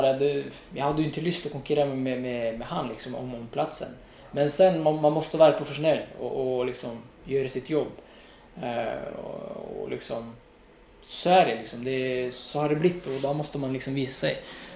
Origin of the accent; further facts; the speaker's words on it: Morocco; jag växte upp i Marokko och kollade på landslaget. Det var min hjälte liksom.